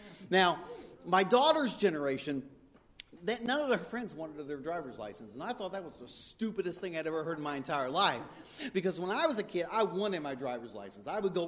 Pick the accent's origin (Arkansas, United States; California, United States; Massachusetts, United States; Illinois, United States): Illinois, United States; West Frankfort; Now, my hometown of West Frankfort, Illinois, we'd never had any team make it that far